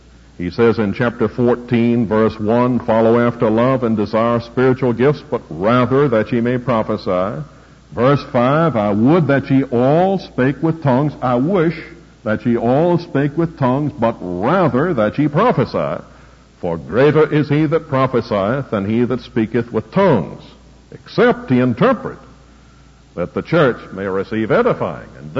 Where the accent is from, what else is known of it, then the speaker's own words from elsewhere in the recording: Dallas, Texas, United States; And I said, "Well, I come from Dallas, Texas."